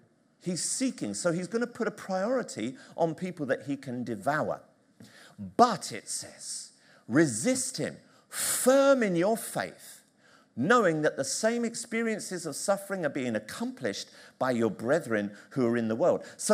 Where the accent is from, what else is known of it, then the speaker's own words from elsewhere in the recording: Tottenham, London, United Kingdom; And I remember, you know, growing up in Tottenham, I grew up in Tottenham